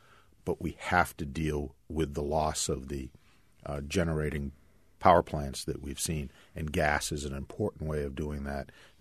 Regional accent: Hudson, United States; I'm from Hudson. For my entire life, there has been a gas pipeline going right through the middle of town.

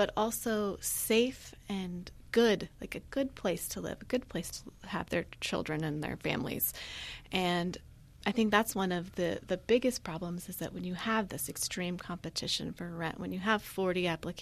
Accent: Los Osos, California, United States; I grew up in Los Osos. My parents still are there.

